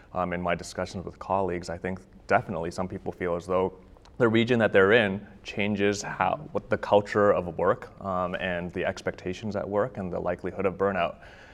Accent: Canada; I grew up in Canada.

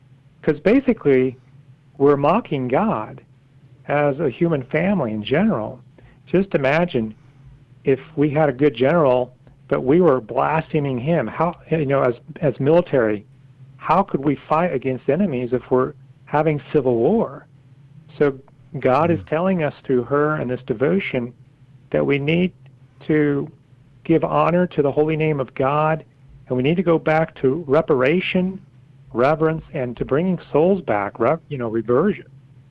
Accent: Wichita, Kansas, United States; So I grew up in Wichita, Kansas. I'm about 46 years old and been a priest for 15 years.

